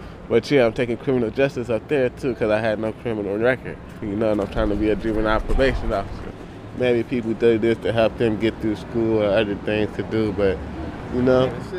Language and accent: English; Oakland, California, United States; I'm 20 years old. I'm from West Oakland, California.